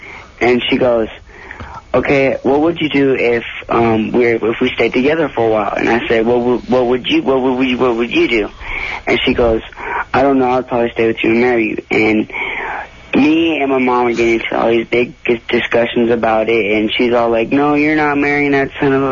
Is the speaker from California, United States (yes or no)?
yes; Los Angeles, California, United States; Oh, me, I'm originally from L.A.